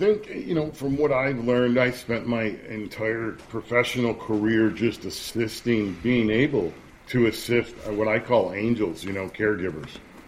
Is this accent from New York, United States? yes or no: yes; Rome, New York, United States; I mean, if you look at mine, I'm from Rome, New York, but I have a Roman nose. I'm Italian, too